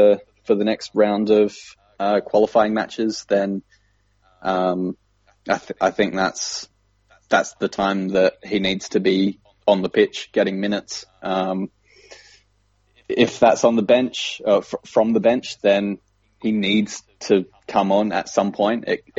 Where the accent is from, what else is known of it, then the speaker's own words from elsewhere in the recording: Australia; I mean, as an Australian and as an RL Reds fan, I bloody well hope so.